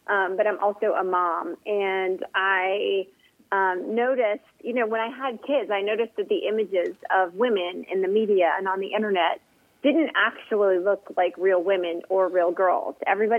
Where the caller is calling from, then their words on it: Atlanta, Georgia, United States; I'm in Atlanta.